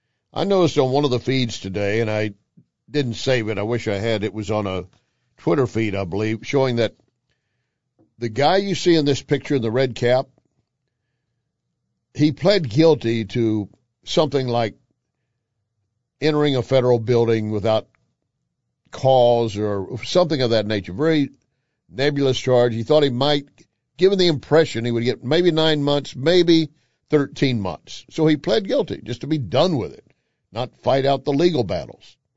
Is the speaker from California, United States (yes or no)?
no; Austin, Texas, United States; a 40-year-old Democrat from my home state and town, Austin, Texas